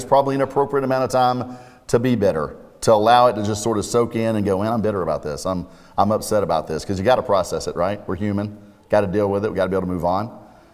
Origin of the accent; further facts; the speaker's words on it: Atlanta, Georgia, United States; I'm from the Atlanta area, cheer for the Falcons.